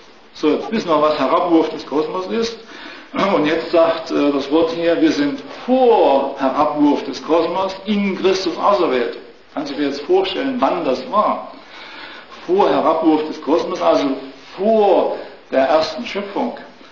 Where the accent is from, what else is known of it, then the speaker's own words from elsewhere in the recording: East Germany, Germany; Also ich kenne das noch aus meiner Kindheit in der DDR.